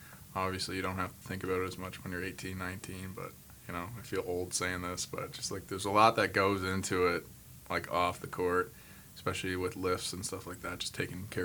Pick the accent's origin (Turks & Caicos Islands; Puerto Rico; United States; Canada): Canada; I'd say for myself, like being a Canadian or whatever, I was definitely a DeMar DeRozan guy.